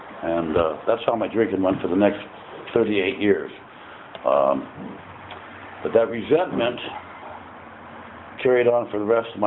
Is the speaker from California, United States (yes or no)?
yes; Studio City, California, United States; born there; You know, I was born in Studio City, California, upper middle class family.